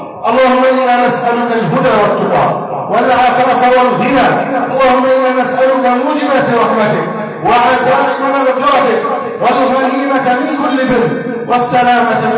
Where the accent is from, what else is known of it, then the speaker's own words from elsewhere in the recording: Egypt; اللهم احفظ بلدنا مصر من الأمانة سخاء ورخاء وسائر بلاد المسلمين.